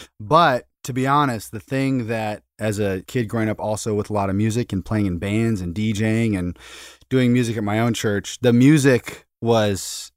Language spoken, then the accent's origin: English; Washington, United States; and I grew up outside Seattle.